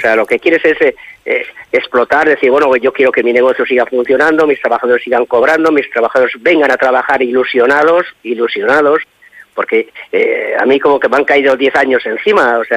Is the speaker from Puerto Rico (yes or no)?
no; Castile, Spain; somos castellanos y sabemos que Castilla es fría, dura